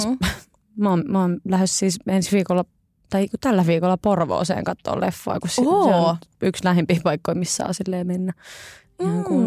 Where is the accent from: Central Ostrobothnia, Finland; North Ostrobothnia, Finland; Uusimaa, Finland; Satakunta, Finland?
Uusimaa, Finland; Helsinki; koska mä oon helsinkiläinen milleniaali